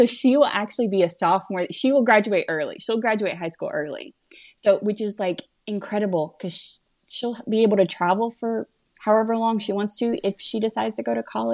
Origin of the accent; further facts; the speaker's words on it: Indiana, United States; it's kind of funny because we're from Indiana, but we never traveled up to Michigan.